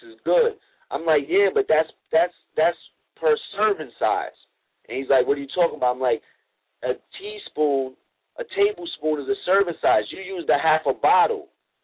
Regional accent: United States; And, you know, I'm an American. I love this country.

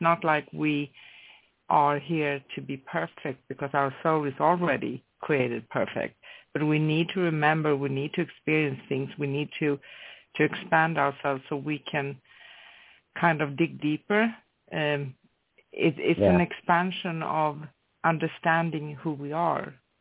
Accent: Sweden; So I like to travel because I'm from Sweden, and I try to move back to Greece.

